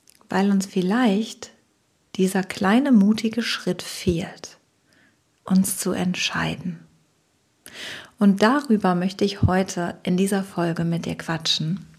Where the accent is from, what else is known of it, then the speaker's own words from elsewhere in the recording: North Rhine-Westphalia, Germany; Hier war sehr, sehr viel los, natürlich bei uns im Ruhrpott.